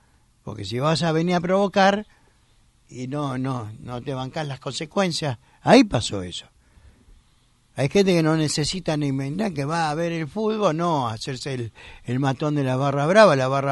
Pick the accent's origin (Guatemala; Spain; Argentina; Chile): Argentina; Buenos Aires; camino en la calle como buen porteño, y yo veo en cada rincón de mi ciudad mucha gente